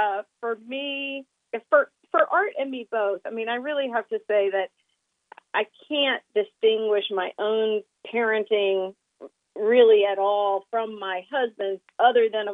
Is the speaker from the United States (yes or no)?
yes; Atlanta, Georgia, United States; And that growing up in Atlanta, Georgia myself, race was one of the most obvious forms of difference.